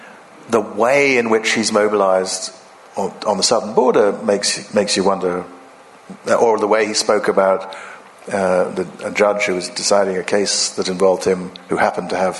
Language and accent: English; Ghana; in the way that I grew up in my hometown in Ghana